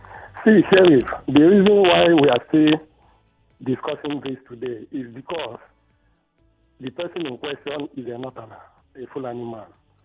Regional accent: Nigeria; this is where we have found ourselves as a Nigerian.

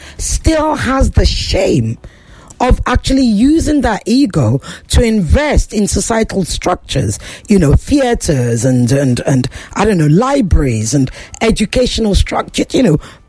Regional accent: United Kingdom; Well, I'm a Nigerian Brit, so I'll tell the Brits what to do and tell the Nigerians what I think as well.

